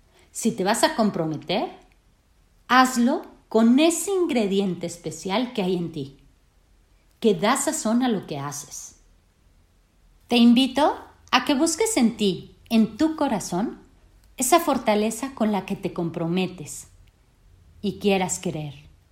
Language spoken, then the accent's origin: Spanish; Mexico; Soy mujer, ingeniera, consultora familiar y coach de pareja. Soy de México